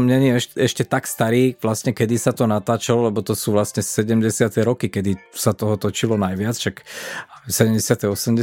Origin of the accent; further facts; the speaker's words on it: Bratislava, Bratislava Region, Slovakia; Dneska napríklad ja pochádzam z Bratislavy